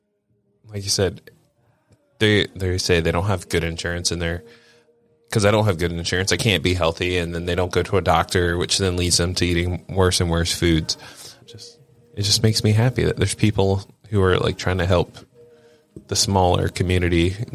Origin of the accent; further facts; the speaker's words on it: Wilmington, United States; I grew up here in Wilmington, so like we would go to Walmart, and that was the treat they would give kids.